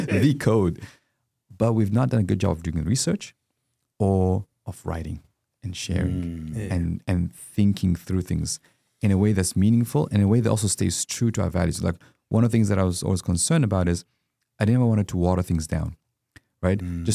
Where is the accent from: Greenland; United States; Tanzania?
Tanzania; Dar es Salaam; born there; So our grandparents moved from Yemen, Hadramaut, to Tanzania. My parents were born in Tanzania. I was born in Tanzania, Dar es Salaam.